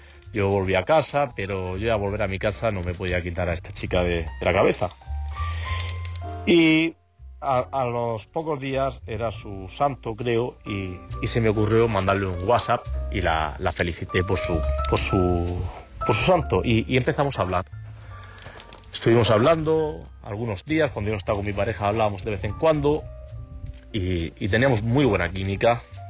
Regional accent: Murcia, Region of Murcia, Spain; Verás, yo soy un chico de Murcia.

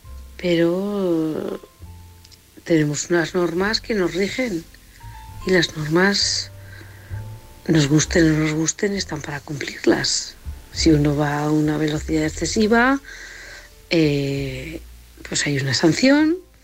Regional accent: Valencia, Valencian Community, Spain; de Valencia.

